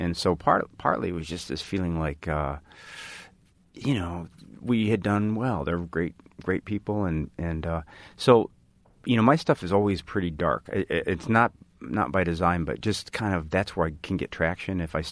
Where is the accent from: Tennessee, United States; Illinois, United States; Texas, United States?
Illinois, United States; Chicago; I was an engineering student and I grew up in Chicago. I didn't know any other writers.